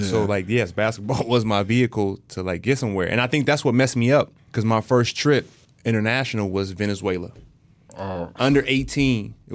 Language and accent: English; Springfield, Illinois, United States; I'm from Springfield, Illinois.